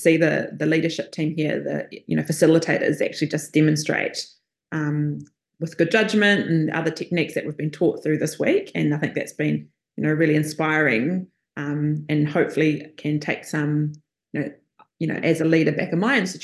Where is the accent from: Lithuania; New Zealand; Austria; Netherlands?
New Zealand; I'm from New Zealand.